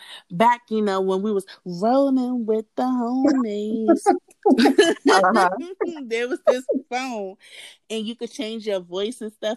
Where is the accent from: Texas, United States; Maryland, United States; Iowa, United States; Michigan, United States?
Maryland, United States; see, I grew up in Montgomery County, so we didn't have the box in Montgomery County, but it was a DC and a PG County thing